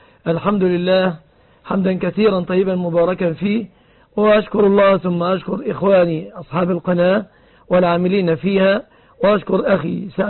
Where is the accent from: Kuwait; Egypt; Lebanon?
Egypt